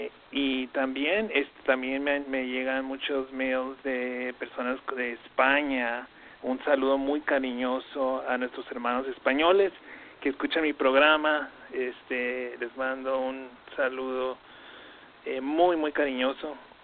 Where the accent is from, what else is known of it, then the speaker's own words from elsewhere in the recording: Tijuana, Baja California, Mexico; Ya estoy en Tijuana, en mi tierra. Muy, muy contento.